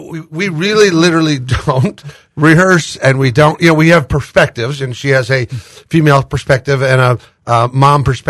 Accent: Omaha, Nebraska, United States; I grew up in Omaha, so we saw snow.

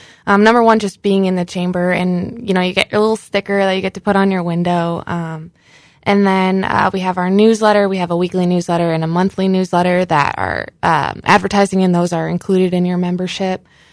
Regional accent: Bolingbrook, Illinois, United States; Yeah, so I'm from Bolingbrook, Illinois, suburb of Chicago. I grew up there, and then I went to Monmouth College, and then I moved back to Chicago for a little bit after I graduated

